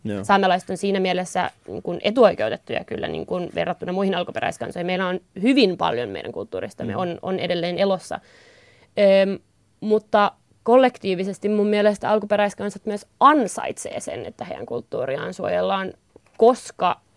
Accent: Inari, Lapland, Finland; ja mä oon Inarista, niin mä käytän niin kun sitä niin kutsuttua Utsjoen pukua, että se on mun suvun puku

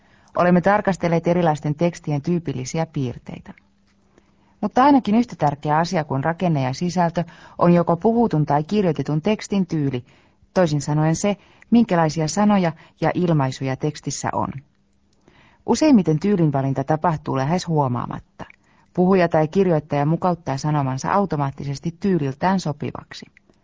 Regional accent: Turku, Southwest Finland, Finland; Aivan, vaikka mä oonkin Turusta kotosi.

